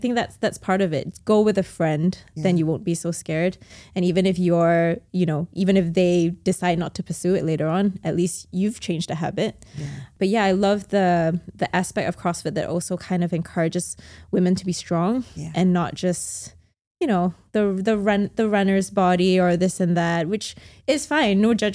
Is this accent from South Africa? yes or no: no; Singapore; growing up, like when I grew up here in Singapore, everybody was just no carbs